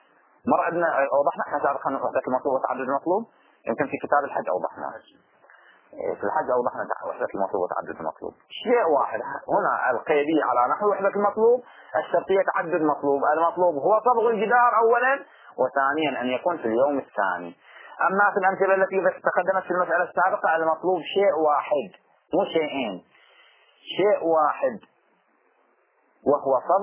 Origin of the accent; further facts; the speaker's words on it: Bahrain; إحنا في لهجتنا العامية نقول ما في فرق، هذا واحد وذاك واحد، ما في فرق. في البحرين تروح توقف أي واحد في المنامة